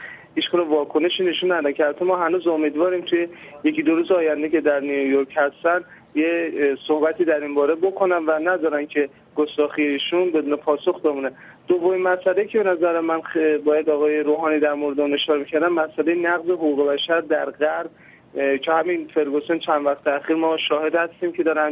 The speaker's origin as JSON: {"language": "Persian", "country": "Iran", "said": "من به شخص به عنوان یک ایرانی انتظار داشتم"}